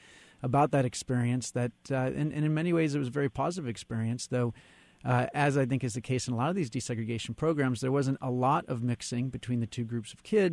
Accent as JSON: {"language": "English", "town": "Chesterfield", "region": "Missouri", "country": "United States", "tie": "born or raised there", "said": "I grew up in West County, outside of St. Louis, Chesterfield, in the Parkway School District."}